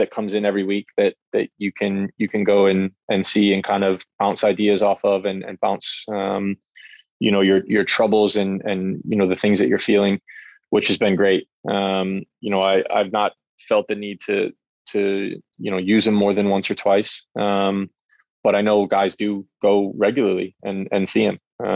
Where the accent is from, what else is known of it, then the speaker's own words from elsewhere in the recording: St. Louis, Missouri, United States; because he's based in my hometown of St. Louis